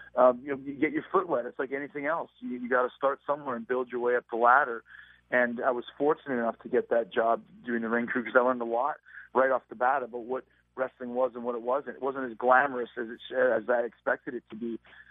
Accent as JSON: {"language": "English", "town": "Winnipeg", "region": "Manitoba", "country": "Canada", "tie": "born or raised there", "said": "I grew up in Winnipeg, like I said"}